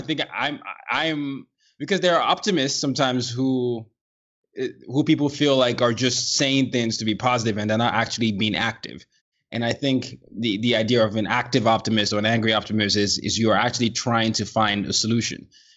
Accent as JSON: {"language": "English", "country": "Nigeria", "said": "So I'm a Nigerian and I grew up in different parts of the world."}